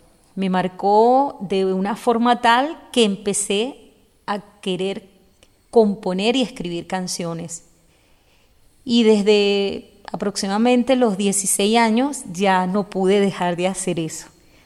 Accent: Caracas, Capital District, Venezuela; cantora popular. Nací en Caracas, en esa Caracas hermosa, esa Caracas llena de tardes hermosísimas, en esa Caracas convulsionada también. Allí crecí con todas las dificultades que significa crecer en un barrio

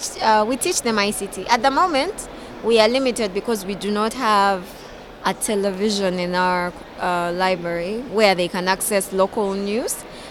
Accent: Uganda; I'm coming from Uganda.

